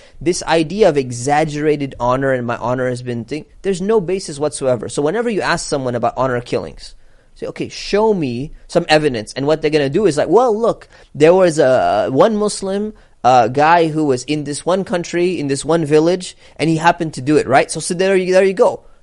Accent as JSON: {"language": "English", "country": "United States", "said": "Yeah, but like as an American, right, this doesn't concern me so much."}